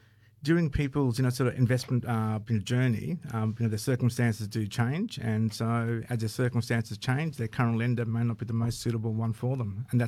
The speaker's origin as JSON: {"language": "English", "region": "Northern Territory", "country": "Australia", "moved": "as an adult", "lives_now": "Sydney, Australia", "said": "I've been in Sydney since 2007, but what probably a lot of people don't know about me is that we're from the Northern Territory."}